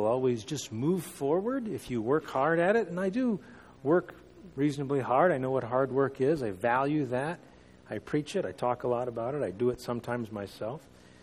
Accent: United States; I was born here in America. It's not my fault. It's not. It's where I was born. So I grew up with an American view of life.

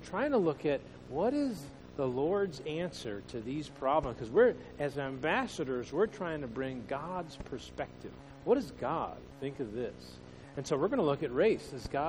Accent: East Coast, United States; So I grew up in an Italian family. I grew up on the East Coast, and one of the things I noticed is I transferred to college, to Purdue University in 1986.

